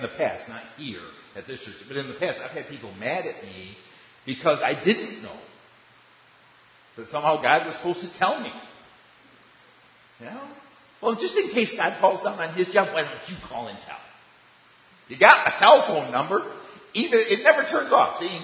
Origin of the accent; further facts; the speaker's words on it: Michigan, United States; I mean, I'm from Michigan. I understand you only have so many play days in the summer.